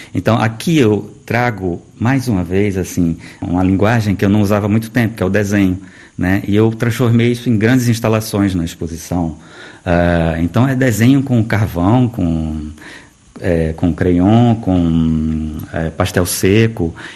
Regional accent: Manaus, Amazonas, Brazil; born there; also born or lived in Recife / Rio de Janeiro; eu sou nascido em Manaus, mas por uma contingência, porque minha família é pernambucana. Então, meus pais estavam estudando ecologia nos anos 70, quando eu nasci lá. E depois me mudei para Recife, morei também no Rio de Janeiro.

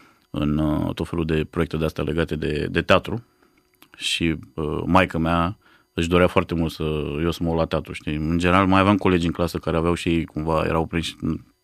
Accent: Târgu Jiu, Gorj County, Romania; now in United States; am copilărit, am crescut în Târgu Jiu, am fost la un liceu de informatică

